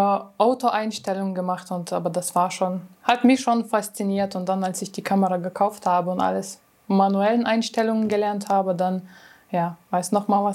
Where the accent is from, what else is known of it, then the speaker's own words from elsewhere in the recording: Lithuania; German is a second language; moved away as an adult; now in Germany; ich komme ursprünglich aus Litauen, bin 27 Jahre alt, bin so knapp 6 Jahre in Deutschland.